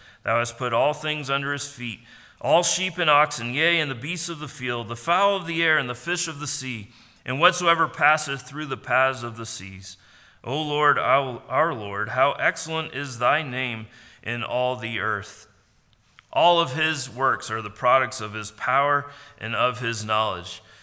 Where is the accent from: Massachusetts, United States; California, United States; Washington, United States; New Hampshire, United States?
New Hampshire, United States; I'm from New Hampshire and grew up with a lot of snow.